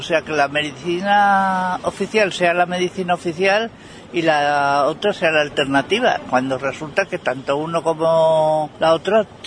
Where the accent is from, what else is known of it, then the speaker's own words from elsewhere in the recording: Madrid, Community of Madrid, Spain; yo soy de Madrid, tengo familia en Madrid, de médicos.